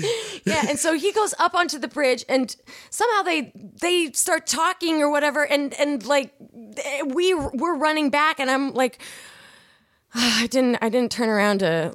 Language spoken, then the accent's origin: English; Seattle, Washington, United States; We were just playing. I'm from Seattle, you know.